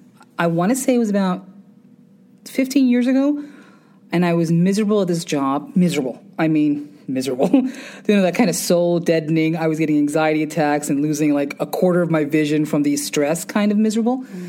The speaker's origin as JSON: {"language": "English", "town": "Flushing", "region": "New York", "country": "United States", "tie": "born or raised there", "said": "So for me, I was born and raised here. I'm a born and bred New Yorker. I'm from Flushing, Queens. I'm a Queens girl."}